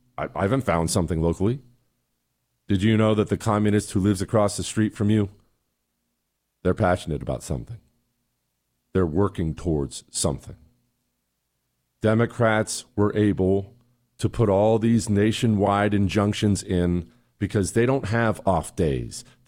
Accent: Bozeman, Montana, United States; In Bozeman, Montana, you know, that's where I grew up. Bozeman, Montana. I graduated high school from Bozeman, Montana. Well, I moved there when I was 10, and I graduated from there.

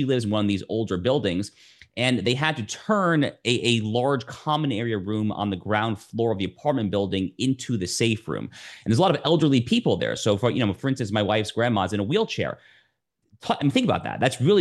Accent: United States; But you know, as a non-Israeli and as an American there, it was pretty harrowing to deal with for a few days.

